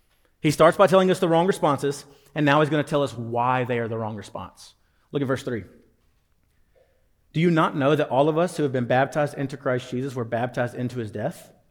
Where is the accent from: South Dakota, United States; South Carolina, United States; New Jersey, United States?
South Carolina, United States; my wife is from Illinois. I'm from South Carolina, the better Carolina.